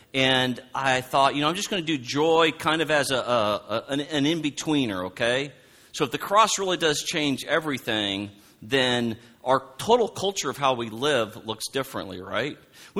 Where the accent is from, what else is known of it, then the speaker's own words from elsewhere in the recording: Oregon, United States; Creesh and I grew up in the same denomination, but I grew up in Oregon on the West Coast.